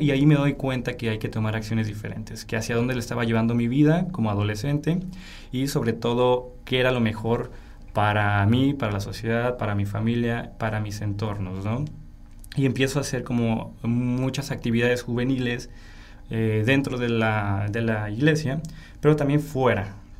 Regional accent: Guadalajara, Jalisco, Mexico; como muchos tapatíos, que estuvieron en colegios privados, sobre todo de cuestiones religiosas, pues fui educado primaria, secundaria y preparatoria en un colegio de franciscanas.

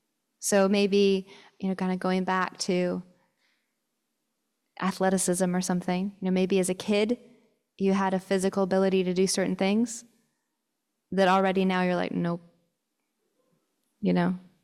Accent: Seattle, Washington, United States; I remember one of the first Buddhist centers that I attended, it was where I grew up in Seattle.

